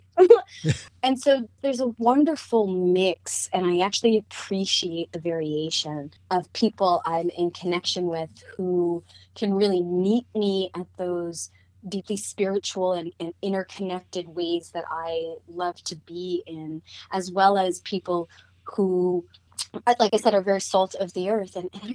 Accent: Virginia, United States; accent: anglicized American; now in United Kingdom; so I grew up in Virginia. Between the metropolitan area of Washington, D.C. and Richmond, Virginia. And then I've lived in the United Kingdom for about 20 years.

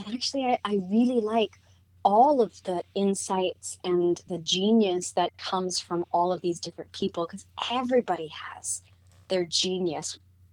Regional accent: Virginia, United States; accent: anglicized American; now in United Kingdom; so I grew up in Virginia. Between the metropolitan area of Washington, D.C. and Richmond, Virginia. And then I've lived in the United Kingdom for about 20 years.

